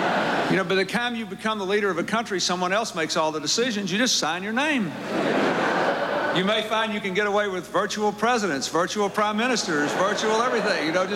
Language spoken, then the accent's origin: English; United States; I have to, as an American, I have to do one little chauvinist thing.